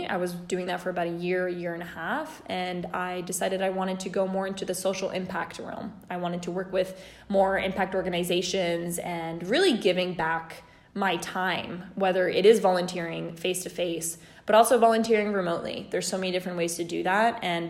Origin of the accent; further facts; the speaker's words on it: Rome, Lazio, Italy; I'm currently from Rome, Italy, and that's where I'm at right now.